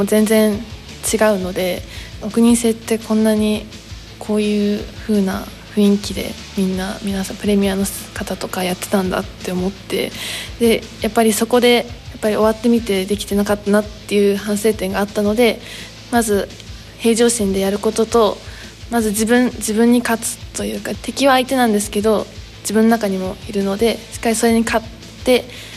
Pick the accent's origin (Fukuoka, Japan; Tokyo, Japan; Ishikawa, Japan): Tokyo, Japan; 年齢は21歳、東京都出身です。